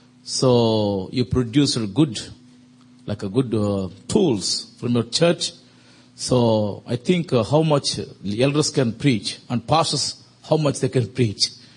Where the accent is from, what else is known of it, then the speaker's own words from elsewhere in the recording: South India, India; I'm from South India.